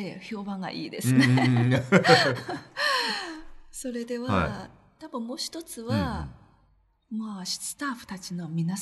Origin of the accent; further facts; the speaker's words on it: China; Japanese is a second language; 私はやっぱり中国人ですから日本の特に旅館文化はあんまりわからないですので、